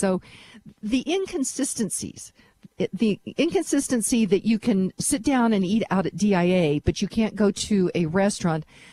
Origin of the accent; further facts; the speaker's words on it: Lone Tree, Colorado, United States; so this edict that we have in my hometown of Lone Tree